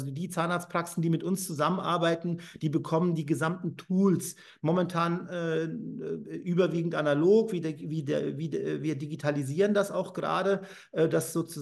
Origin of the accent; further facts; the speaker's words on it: Frankfurt, Hesse, Germany; born there; now in Offenbach, Germany; also ich bin gebürtiger Frankfurter Bub, bin aber Wahl-Offenbacher geworden